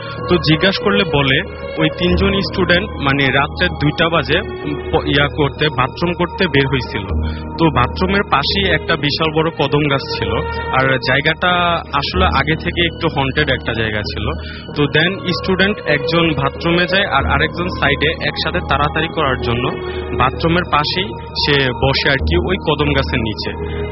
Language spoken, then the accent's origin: Bangla; Comilla, Chittagong Division, Bangladesh; now in Dhaka, Bangladesh; আমার গ্রামের বাড়ি কুমিল্লায়